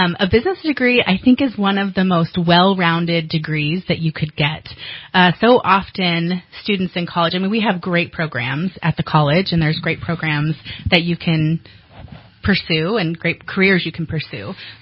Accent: Oregon, United States; Well, I am originally from Oregon, and I got my bachelor's degree at the University of Oregon.

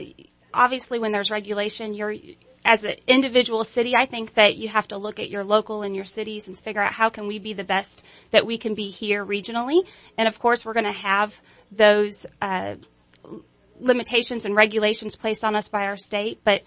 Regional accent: Jackson, Tennessee, United States; I came all the way from Jackson, Tennessee. That's Tennessee, not Mississippi. Many people think that's Mississippi, but there actually is a Jackson, Tennessee. It's right outside of Memphis, about an hour between Memphis and Nashville.

